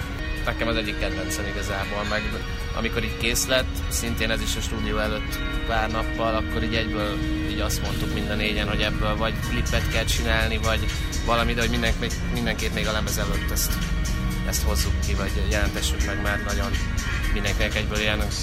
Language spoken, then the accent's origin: Hungarian; Balatonkeresztúr, Somogy, Hungary; now in Budapest, Hungary; Én Balatonkeresztúri